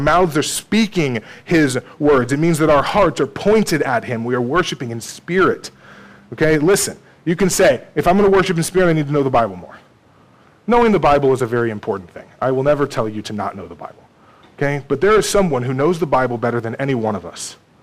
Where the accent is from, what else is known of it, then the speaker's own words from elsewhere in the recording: Texas, United States; I went down about an hour south of where I grew up in Texas to visit my grandparents